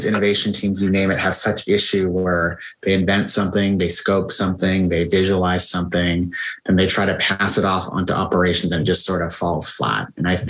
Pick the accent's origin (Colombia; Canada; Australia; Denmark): Canada; now in United States; especially being the Canadian on this podcast. In Canada, our health systems are much more community oriented. So when I came to the US, you know, I had some questions